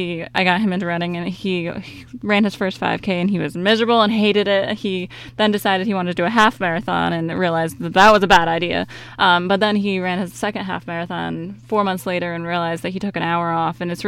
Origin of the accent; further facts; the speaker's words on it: Seneca Falls, New York, United States; I'm actually from Seneca Falls, New York, originally. I went to Miner's Academy and did all my schooling there